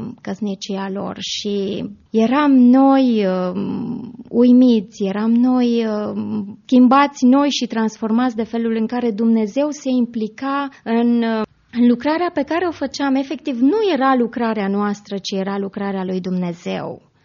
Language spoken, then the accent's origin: Romanian; Moldavia, Romania; Eu sunt moldoveancă și soțul meu ardelean